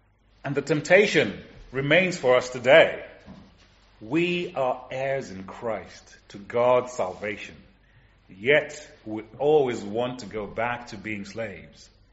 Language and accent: English; Zimbabwe; And I grew up in Zimbabwe in a denomination that reckoned you couldn't be an Anglican and be a child of God.